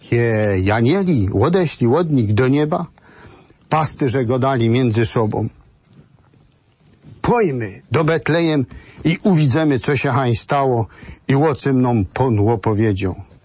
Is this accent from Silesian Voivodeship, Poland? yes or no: yes; Silesian Voivodeship, Poland; zwyczaje, które u nas na Żywiecczyźnie, w gminie Milówka, w Kamysznicy, w Lalikach, w Szarym są żywe do tej pory